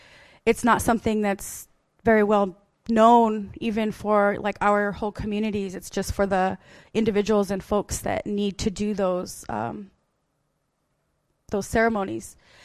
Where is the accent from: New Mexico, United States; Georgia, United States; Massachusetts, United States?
New Mexico, United States; Jemez Pueblo; I am from the Pueblo of Jemez. In New Mexico, which is, you know, one of the four corner states. I am not of Diné